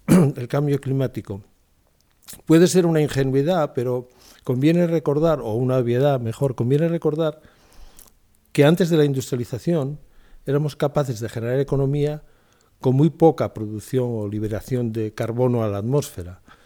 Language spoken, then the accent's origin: Spanish; Infiesto, Asturias, Spain; born there; yo soy nacido en Infiesto